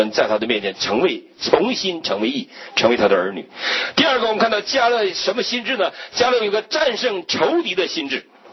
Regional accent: Northeast China, China; 像我们全民皆兵的年代，我们东北人人都发枪，我还发了一个呢

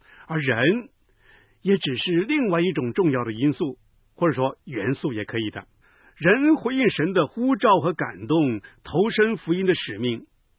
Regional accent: China

